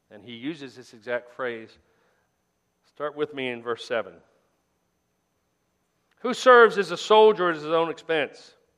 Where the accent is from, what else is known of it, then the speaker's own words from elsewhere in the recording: Midwest, United States; I do, because I grew up in the Midwest.